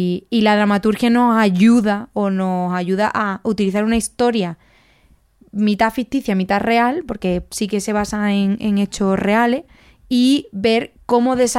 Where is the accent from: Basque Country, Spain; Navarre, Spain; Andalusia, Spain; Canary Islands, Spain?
Andalusia, Spain; Jerez de la Frontera; la gente de Jerez nunca decimos que somos de Cádiz.